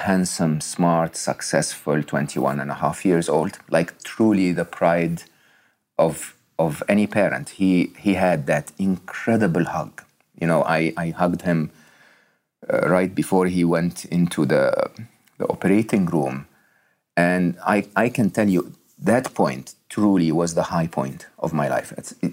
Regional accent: Egypt; young and growing up in Egypt and didn't have much

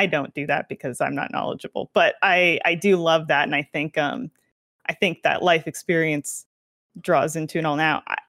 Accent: Toronto, Ontario, Canada; I'm from Toronto

